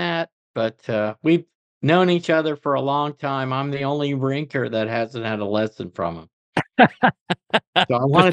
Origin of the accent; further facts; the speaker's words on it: Florida, United States; But I did, growing up in Florida, dream that it would be really cool if the first time I went to the Masters, I was playing in it.